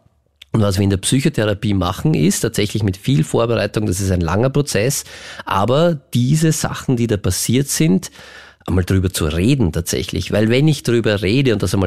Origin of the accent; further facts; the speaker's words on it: Austria; okay, was geht denn bei uns in Österreich? Wie kann ich mich denn wehren?